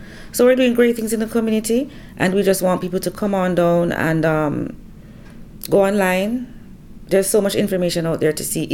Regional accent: Mandeville, Manchester, Jamaica; moved away as an adult; I'm originally from Jamaica, from a beautiful town called Mandeville, which is in the center of the island. And growing up in Jamaica, I would say it was an awesome experience.

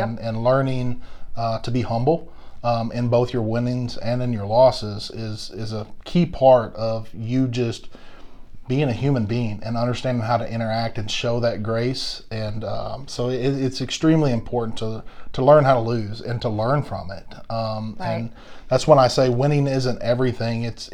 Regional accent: Longview, Texas, United States; So originally, yes, ma'am. I'm from East Texas.

